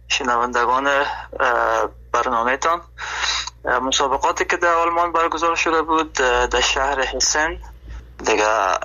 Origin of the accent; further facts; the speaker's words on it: Afghanistan; now in Germany; به خاطر این هدف خود از افغانستان آلمان آمدم